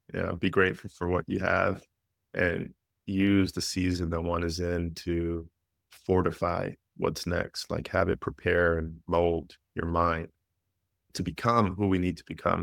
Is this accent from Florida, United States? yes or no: no; New York City, New York, United States; I grew up in the Bronx in New York City. Extremely poor.